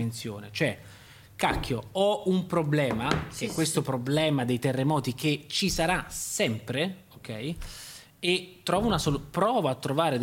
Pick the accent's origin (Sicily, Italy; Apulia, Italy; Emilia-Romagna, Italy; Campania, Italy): Campania, Italy; Naples; born there; Andrei a Napoli.